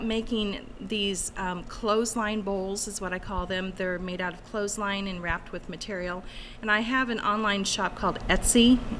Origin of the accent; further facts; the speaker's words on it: Des Moines, Iowa, United States; I'm originally from Des Moines, and we moved here 8 years ago.